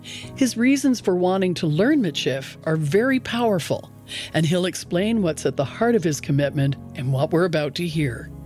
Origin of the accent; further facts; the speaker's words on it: Ottawa, Ontario, Canada; I'm originally from Ottawa in the unceded territory of the Algonquin Anishinaabe.